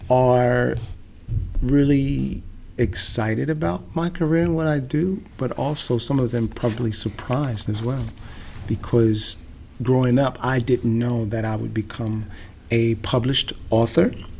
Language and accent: English; Trenton, New Jersey, United States; also born or lived in Kentucky, United States; I'm originally from a place called Trenton, New Jersey, in the United States of America. And I also lived in Kentucky in the U.S. as well for quite a while.